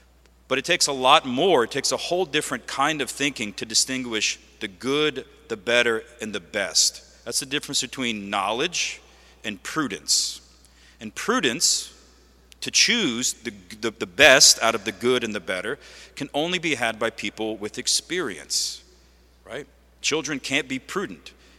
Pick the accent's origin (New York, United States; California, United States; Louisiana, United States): Louisiana, United States; Lafayette; I'm a priest from Lafayette. I teach at the seminary in Covington.